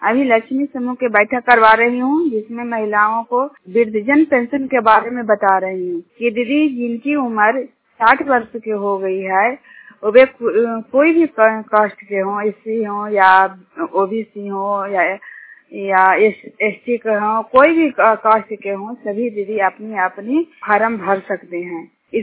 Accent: Jinyat, Bihar, India; जिन्याट गांव के रहने वाली हूँ।

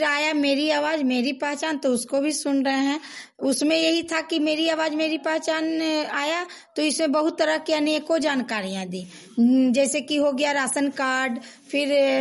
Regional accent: Nagarnausa, Bihar, India; मैं नगर नौसा की रहने वाली हूँ।

